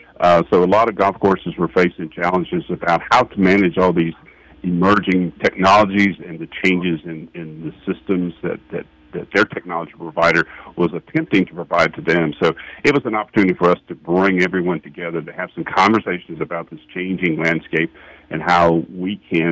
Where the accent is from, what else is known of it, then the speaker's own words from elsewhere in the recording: Charleston, South Carolina, United States; I came to work for the NGCOA back in Charleston, my hometown, and have been here now for almost 11 years.